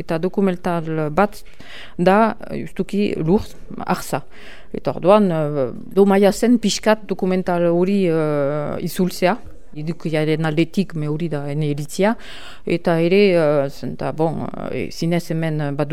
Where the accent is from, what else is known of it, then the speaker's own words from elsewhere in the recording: Albi, Occitanie, France; born there; Basque is a second language; ni ez naiz emengoa, albin sortu niz, eta orduan euskara ikasi dut